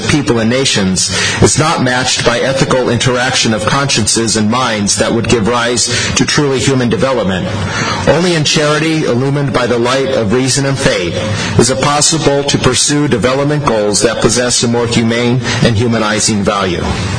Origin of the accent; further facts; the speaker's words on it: San Diego, California, United States; I come from San Diego. I grew up in the city nestled between Los Angeles and Mexico, so these are realities that I have experienced firsthand.